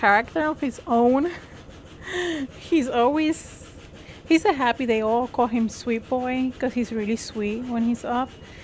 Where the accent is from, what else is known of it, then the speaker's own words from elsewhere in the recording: Puerto Rico; I mean, I'm from Puerto Rico. I know some from other states because I lived in the states before.